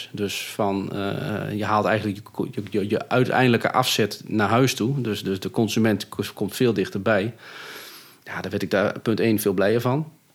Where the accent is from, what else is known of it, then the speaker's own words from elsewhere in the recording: Bentelo, Overijssel, Netherlands; Ik ben 40 jaar oud. We wonen in Bentelo. En we zijn nu op het bedrijf, op de varkenshouderij waar ik ben opgegroeid.